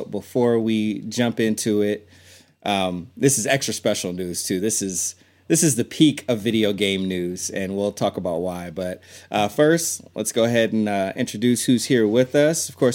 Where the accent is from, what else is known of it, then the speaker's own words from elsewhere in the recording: Monterey, California, United States; I'm as people know, I'm from Monterey. Got my Monterey Bay Aquarium hat on right now.